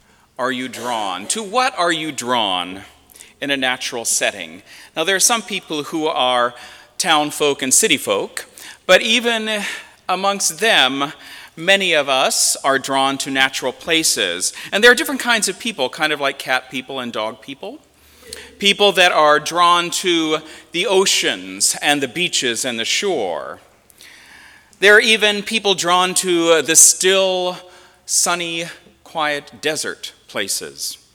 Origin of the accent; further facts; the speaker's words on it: Northeast, United States; I grew up in the Northeast. I grew up with snow.